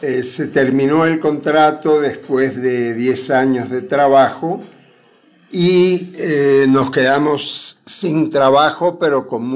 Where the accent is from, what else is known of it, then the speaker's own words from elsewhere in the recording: Cuba; born there; moved away; Mi mamá me trajo al mundo en Cuba y después me ha tocado vivir en varios países de la patria grande, de América Latina y el Caribe.